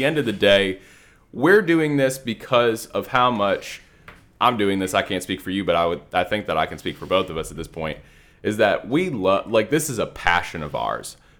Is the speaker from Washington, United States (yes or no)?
no; Delaware, United States; I grew up, so I'm originally from Delaware, and my dad and I grew up watching professional wrestling.